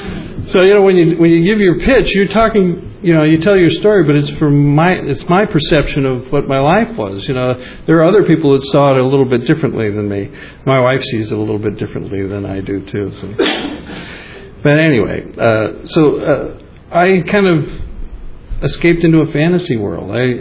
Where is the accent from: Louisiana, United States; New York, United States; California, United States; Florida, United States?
California, United States; Hollywood; also born or lived in Los Angeles; So, I was born in Los Angeles at Doctor's Hospital on Western Avenue. Grew up in Hollywood.